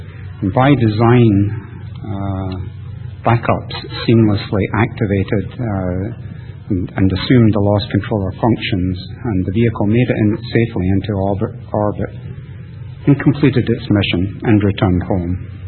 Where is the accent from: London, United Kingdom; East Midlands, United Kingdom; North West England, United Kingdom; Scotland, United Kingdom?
Scotland, United Kingdom; now in United States; Obviously, I'm from Scotland originally, and I came to this country and never regretted it.